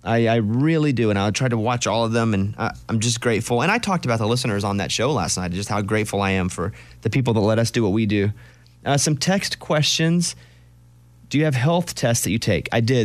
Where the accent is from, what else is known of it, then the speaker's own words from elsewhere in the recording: Arkansas, United States; Growing up in Arkansas and hunting, I was okay with the cleaning part of it